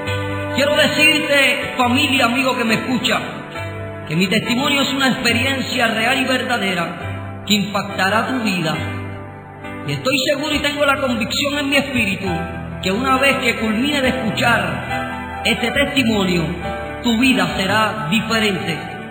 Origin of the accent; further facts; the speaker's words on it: Aguadilla, Puerto Rico; nacido y criado en el Jardín del Atlántico, ciudad de Aguadilla, en un hogar humilde, sencillo, de familia de bajos recursos.